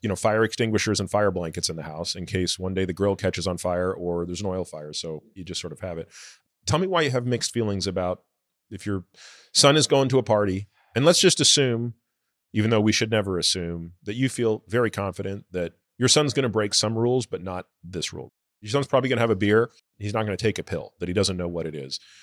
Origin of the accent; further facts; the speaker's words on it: Canada; I grew up in Canada.